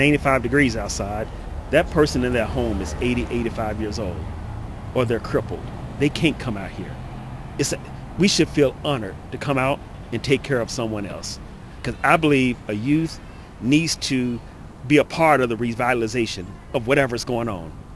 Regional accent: Memphis, Tennessee, United States; And then growing up in Memphis, what I saw was a lot of youth who did not make it past their formative years, past their teenage years.

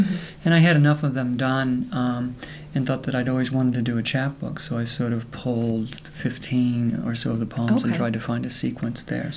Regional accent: Cedar Rapids, Iowa, United States; also born or lived in Illinois / Indiana / Michigan; No, I'm actually from Cedar Rapids, Iowa.

